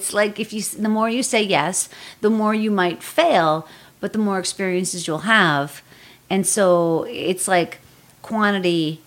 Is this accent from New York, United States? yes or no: no; Pittsburgh, Pennsylvania, United States; summer growing up, because I'm from Pittsburgh.